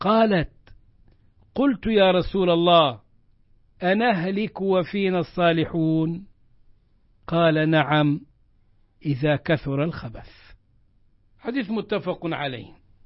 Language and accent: Arabic; Egypt; عندنا في سيناء في مصر